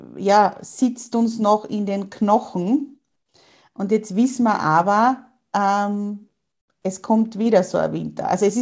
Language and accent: German; Austria; durch den Lockdown bei uns in Österreich